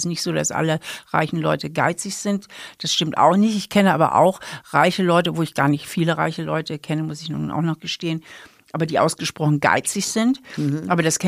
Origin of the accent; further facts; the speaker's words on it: Hamburg, Germany; now in Trier, Germany; bin ja aber hier auch in Trier geblieben. Ich bin ja hier wahlbeheimatet. Ich komme ja eigentlich aus Hamburg und bin hier nach dem Studium geblieben und bin hier eigentlich ewig hängen geblieben.